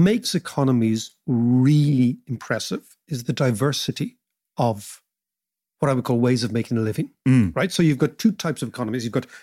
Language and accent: English; Ireland; that London is our New York for Irish people.